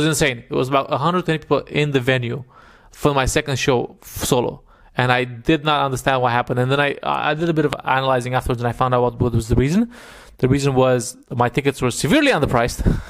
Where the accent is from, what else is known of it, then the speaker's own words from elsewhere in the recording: Romania; English is a second language; when I was growing up in Romania, there were like no Indian restaurants, but now they're like quite popular in Bucharest